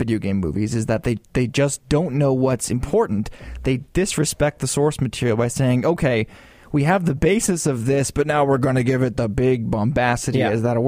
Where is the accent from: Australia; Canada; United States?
Canada; it's because I'm a Canadian who just had his brain fried in the Florida sun for 2 weeks.